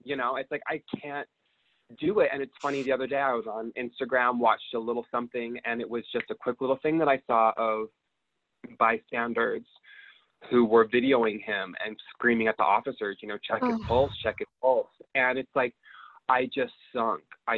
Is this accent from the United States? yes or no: yes; Utah, United States; And growing up in Utah was such a clusterfuck.